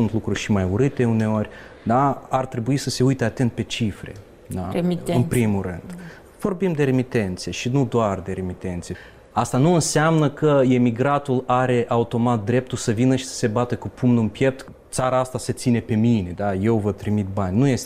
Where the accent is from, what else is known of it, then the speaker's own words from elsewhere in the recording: Bălți, Moldova; Eu sunt bălțean, da? Și sunt, fiind bălțean, sunt moldovean sau basarabean. Fiind basarabean, sunt moldovean și fiind moldovean, sunt român.